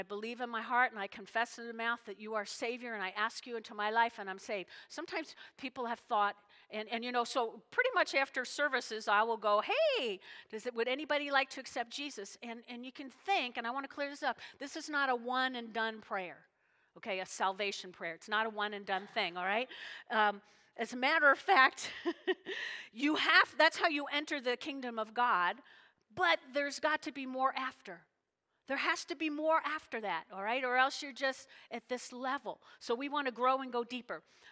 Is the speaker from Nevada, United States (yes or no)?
no; New Jersey, United States; I grew up in North Jersey, and a good bunch of my friends were Jewish.